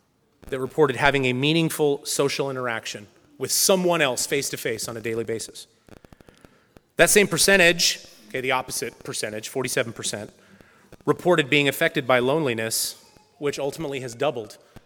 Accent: Green Acres, Oregon, United States; back in that time when I was growing up in Green Acres, we were not a human trafficking corridor.

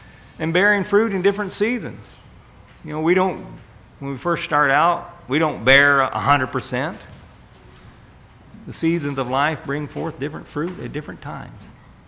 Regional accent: the South, United States; Now, growing up in the South, they have a tree called a persimmon tree.

